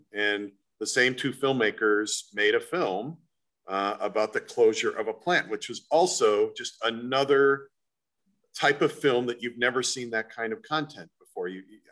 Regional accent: Wellington, Ohio, United States; Well, I grew up in Wellington, Ohio, where my grandfather and my dad had a Chevrolet Oldsmobile dealership, so General Motors.

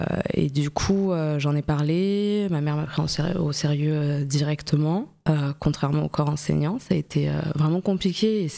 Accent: Avignon, Provence-Alpes-Côte d'Azur, France; also born or lived in Arles; J'ai grandi à Avignon, je suis née à Arles. J'ai fait mon primaire, collège, lycée à Avignon. Mm. Et ensuite, je suis montée à Paris.

